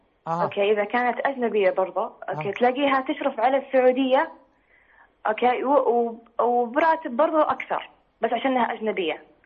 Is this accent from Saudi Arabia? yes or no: yes; Saudi Arabia; إني أنا سعودية